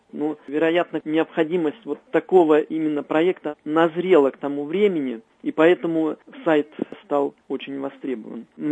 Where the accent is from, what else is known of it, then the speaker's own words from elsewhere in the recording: Volga region, Russia; born there; это ведь моя родина, я родился на территории бывшей республики немцев Поволжье, правда, через 22 года после ликвидации, и это мой родной край